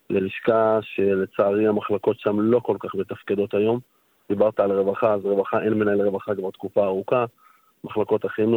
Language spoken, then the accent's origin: Hebrew; Migdal HaEmek, Northern District, Israel; born there; הרב גרוסמן, שגדלתי אצלו, נולדתי במגדל העמק